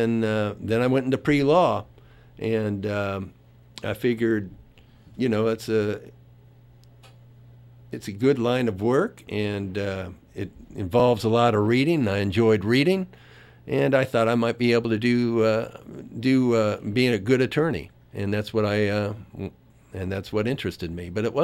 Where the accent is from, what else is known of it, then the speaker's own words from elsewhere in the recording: Lancaster, Ohio, United States; born there; I was born in Lancaster.